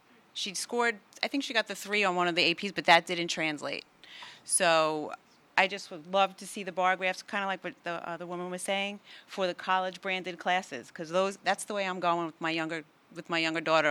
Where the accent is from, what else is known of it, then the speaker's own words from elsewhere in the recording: Plainview, New York, United States; I grew up in Plainview. My kids are in Plainview.